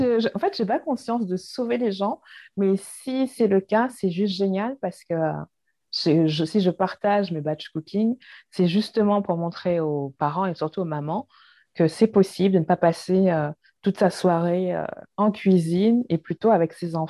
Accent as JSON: {"language": "French", "region": "Hauts-de-France", "country": "France", "tie": "born or raised there", "said": "Et voilà, j'ai grandi dans l'Oise jusqu'à mes 18 ans. J'y suis restée pour faire mes études."}